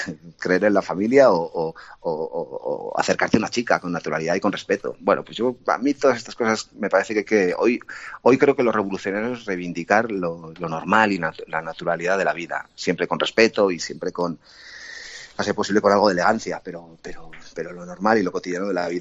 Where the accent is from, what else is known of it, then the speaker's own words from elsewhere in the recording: Irún, Basque Country, Spain; born there; Yo nací en Irún, en un sitio muy, muy singular por su condición de frontera, de paso de gente, de mestizaje.